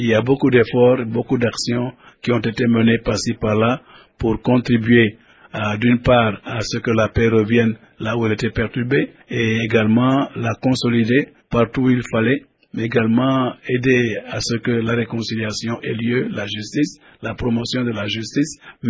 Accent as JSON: {"language": "French", "country": "Senegal", "said": "Chez moi, au Sénégal, lorsque le pape"}